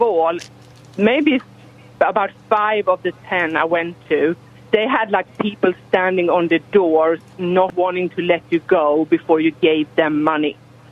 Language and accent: English; Sweden; English is a second language; moved away as an adult; now in Texas, United States; So I actually I am from Europe, from Sweden, and we arrived in Texas because of my husband's job